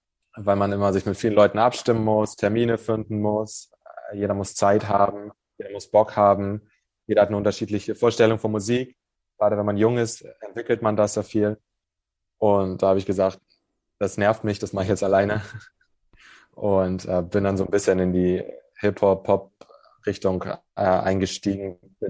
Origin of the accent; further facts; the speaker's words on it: Hamburg, Germany; Ich komme aus Hamburg